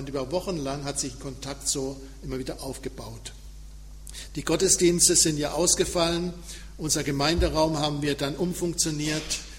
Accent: Sehnde, Lower Saxony, Germany; ich komme aus Sehnde.

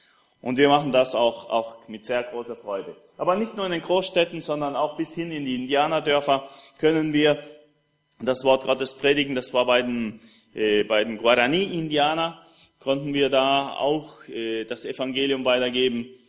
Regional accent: Germany; now in Argentina; Also ich bin Deutscher, aber bei mir ist es ein bisschen komisch. In Argentinien sagen sie mich, ich bin ein komischer Deutscher. Ich bin nicht in Deutschland geboren und trinke kein Bier.

